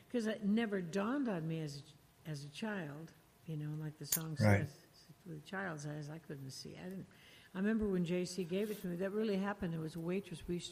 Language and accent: English; Palo Alto, California, United States; I grew up in Palo Alto in Santa Clara, and then we ranched weekends, so out in San Joaquin Valley in the weekends.